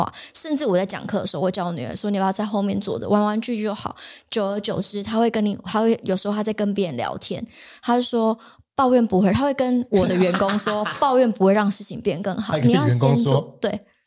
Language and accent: Chinese; Yunlin County, Taiwan; now in Taichung, Taiwan; 没有，我在云林，我是云林人，嫁台中